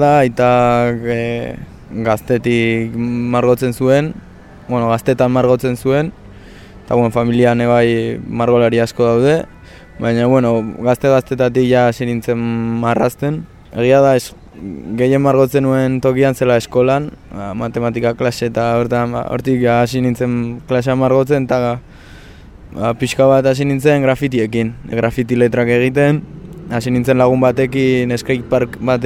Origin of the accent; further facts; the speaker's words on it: Pasaia, Basque Country, Spain; Pasaiakoa naiz, 20 urte ditut. Oraintxe bertan arte errak ikasten ari naiz Bilbon, Leioan.